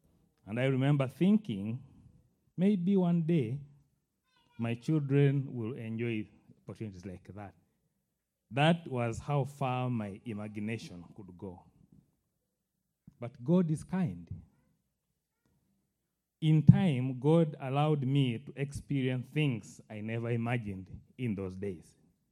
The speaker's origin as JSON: {"language": "English", "country": "Uganda", "tie": "born or raised there", "said": "When I was in high school, I grew up in Uganda."}